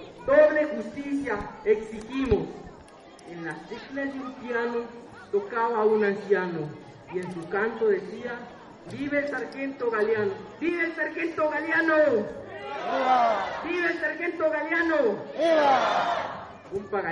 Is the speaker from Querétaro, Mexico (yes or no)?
no; Plan de Ayala, Michoacán, Mexico; vengo del pueblo Plan de Ayala, región PAN, municipio Campero, Michoacán.